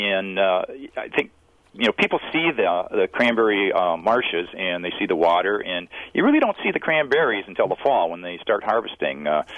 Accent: Wisconsin Rapids, Wisconsin, United States; moved away as an adult; also born or lived in Milwaukee; now in Minnesota, United States; Yes, I was born in Milwaukee. I grew up in Wisconsin Rapids, attended public schools there, and went to college in Wisconsin, and I've been in Minnesota now since 1984.

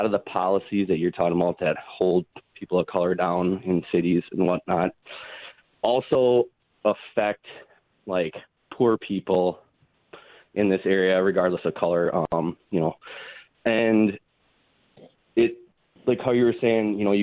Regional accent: Milwaukee, Wisconsin, United States; I grew up in Milwaukee for 33 years and I moved to northern Wisconsin.

